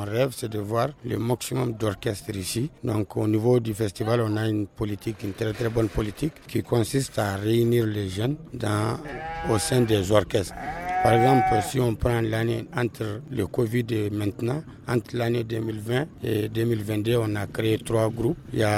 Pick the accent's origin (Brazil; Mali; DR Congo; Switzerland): Mali; Timbuktu, Timbuktu Region; Je suis de Tombouctou.